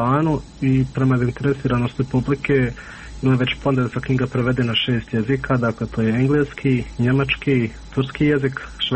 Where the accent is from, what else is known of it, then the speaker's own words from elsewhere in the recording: Miljevina, Republika Srpska, Bosnia & Herzegovina; kao znamo ti biločku majku, mi smo svi gore iz Miljevine, mi smo tako to pričali